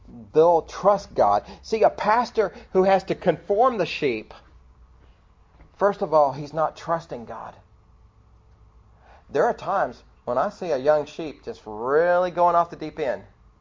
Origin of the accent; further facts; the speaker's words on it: Texas, United States; Suzanne and I grew up here in Texas.